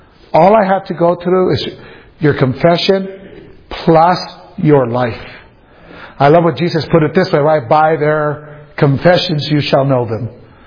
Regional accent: Los Angeles, California, United States; true, I grew up in East LA, right? I don't know the difference between a vine and a tree.

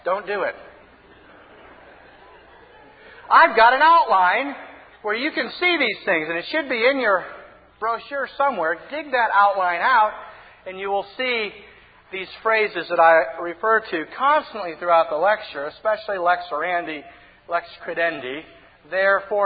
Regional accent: St. Louis, Missouri, United States; now in Connecticut, United States; I was brought from South St. Louis all the way up here to Connecticut

